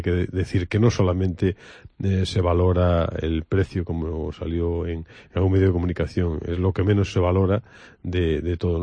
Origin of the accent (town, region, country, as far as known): Galicia, Spain